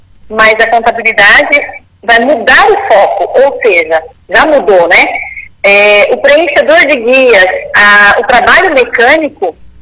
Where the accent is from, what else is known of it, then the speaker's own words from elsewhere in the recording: Piabiru, Paraná, Brazil; eu sou nascida em Piabiru, nasci, cresci, que é uma cidade vizinha aqui de Campo Mourão.